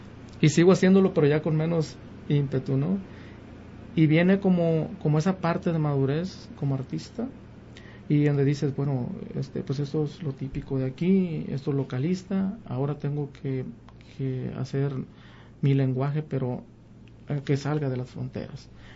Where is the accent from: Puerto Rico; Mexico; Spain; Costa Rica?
Mexico; Villa Purificación, Jalisco; soy oriundo de mi pueblo y ahora sí que parece que estoy bien enraizado, dice la gente ahí en Villa, ¿da? Y Villa Purificación, al igual que todos sus pueblitos aledaños, La Huerta, Casimiro, Autlán, para mí son maravillosos y magníficos